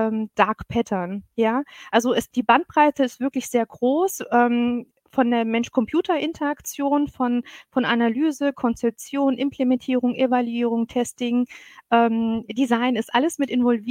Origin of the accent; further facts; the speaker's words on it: Saarland, Germany; bin ursprünglich Saarländerin, habe türkischen Migrationshintergrund